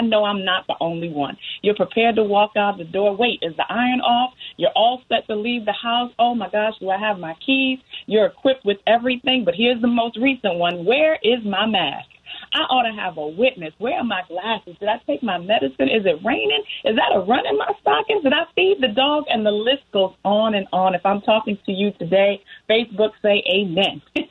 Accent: New York City, New York, United States; It was the most eerie, scary moment in my life as a New Yorker.

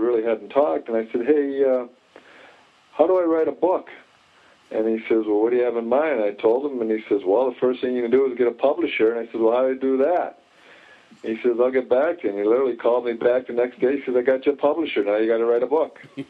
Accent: Minnesota, United States; because, you know, he's from Minnesota, I'm from Minnesota.

